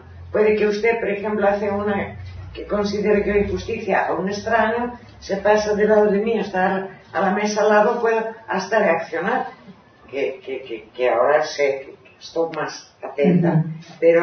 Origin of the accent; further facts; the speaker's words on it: Greece; Spanish is a second language; yo soy griega. Y entonces, vale, soy nerviosa, pero los griegos también tenemos un poco de sangre turco, mi mamá es de Estambul.